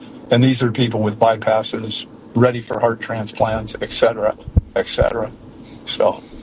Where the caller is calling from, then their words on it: Nebraska, United States; Hey, Dave. It's in Nebraska. How you doing?